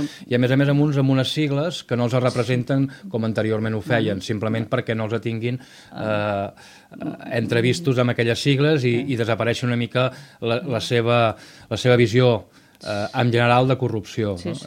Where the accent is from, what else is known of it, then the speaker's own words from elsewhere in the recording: Catalonia, Spain; jo el que sí que votaré és per un partit que em representi com a català en l'estat espanyol